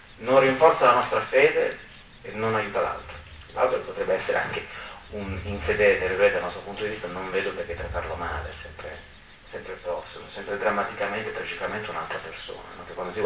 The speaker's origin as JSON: {"language": "Italian", "town": "Milan", "region": "Lombardy", "country": "Italy", "lives_now": "Rome, Italy", "said": "Io sono milanese di origine, vivo da 5 anni a Roma."}